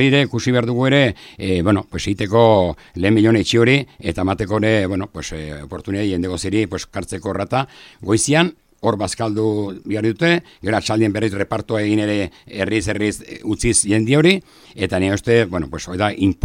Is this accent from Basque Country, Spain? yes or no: no; Oronoz-Mugaire, Navarre, Spain; nire herrian Oronoz mugairekoa, ez?